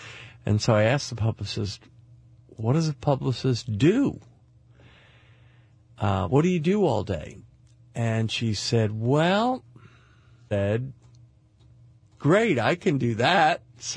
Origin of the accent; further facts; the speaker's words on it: New York, United States; born there; I was born in New York, and I had no preparation for this.